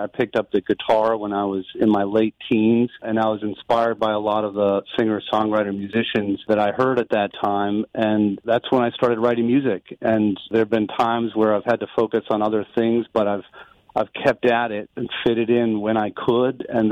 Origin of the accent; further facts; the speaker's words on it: Augusta, Maine, United States; also born or lived in Brooklyn; now in Pelham, United States; I'm originally from Maine, Augusta, and a lot of my music is based on growing up there. But I've lived in the New York area now for, since 1997, Brooklyn, and now I'm with my family up in the Pelham area.